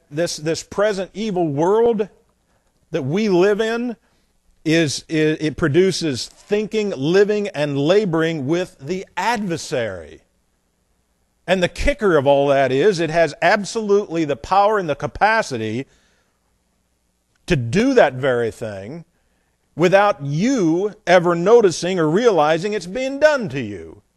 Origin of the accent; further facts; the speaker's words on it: United States; I grew up, you know, I grew up in America, and I watch a lot of John Wayne movies